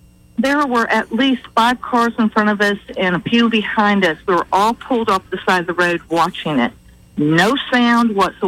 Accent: Florida, United States; I mean, I was born and raised in Florida. I'm fifth generation Floridian.

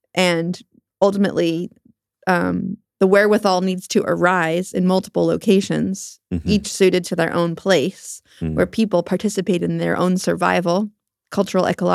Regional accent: Maine, United States; We had a huge migration to my home state during the pandemic

